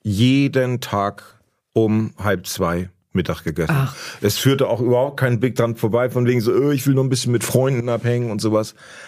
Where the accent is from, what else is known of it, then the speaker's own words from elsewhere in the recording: Lower Saxony, Germany; Dann sage ich aus Cuxhaven